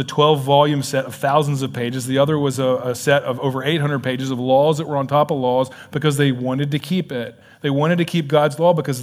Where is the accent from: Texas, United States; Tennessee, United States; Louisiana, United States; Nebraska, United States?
Tennessee, United States; I loved it. I'm from East Tennessee, so I guess that's why.